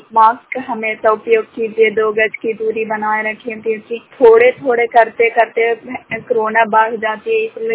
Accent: Bihar, India; ग्राम शांत पंचायत शांत प्रखंड किराए पर सुरा जिला नालंदा के निवासी हूँ।

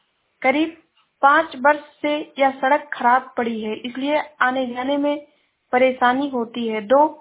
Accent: Shravasti, Uttar Pradesh, India; मैं जिला श्रावस्ती से हूँ।

